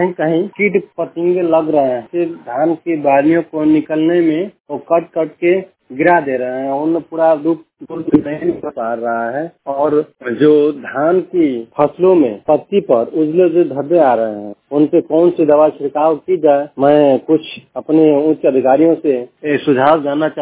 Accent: Bihar, India; मैं भगवा प्रखंड से जिला कैमूर का निवासी हूँ

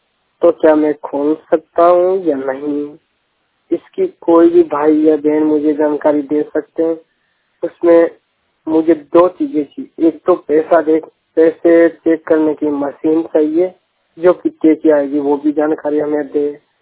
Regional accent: Ajmer, Rajasthan, India; मैं राजस्थान अजमेर से हूँ, ग्रामीण क्षेत्र में रहने वाला हूँ।

